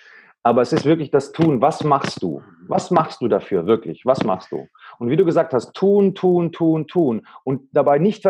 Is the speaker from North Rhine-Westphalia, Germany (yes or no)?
no; Baden-Württemberg, Germany; also born or lived in Greece; ich bin zwar in Griechenland geboren, aber dann ist meine Mutter zu meinem Vater nach Deutschland. Und ich bin dann in Deutschland an einem kleinen Dorf groß geworden, im Badischen.